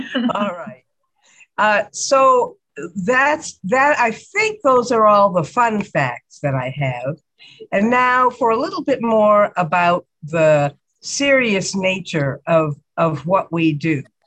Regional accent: Minneapolis, Minnesota, United States; from Minneapolis, Minnesota.

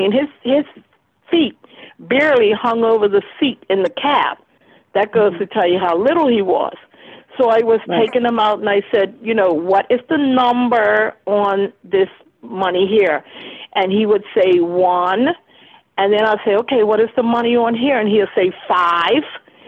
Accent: Massachusetts, United States; I know Shirley, we're both from Massachusetts.

